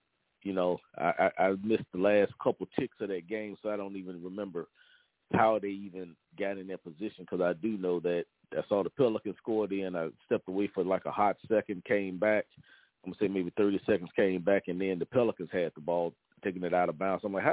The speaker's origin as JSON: {"language": "English", "region": "Louisiana", "country": "United States", "said": "You know, I'm from Louisiana. That's my home state, so I'm all things Louisiana native"}